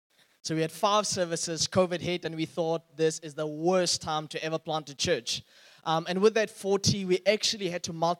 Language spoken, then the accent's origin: English; Welkom, Free State, South Africa; I was reminded as a 16-year-old boy, I grew up in the Free State in Welkom.